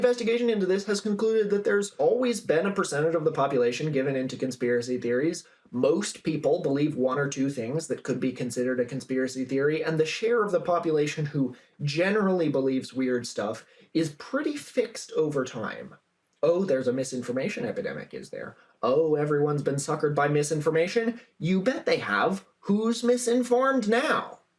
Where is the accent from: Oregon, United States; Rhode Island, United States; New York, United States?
Oregon, United States; this was just a car that I saw years ago in my hometown in Oregon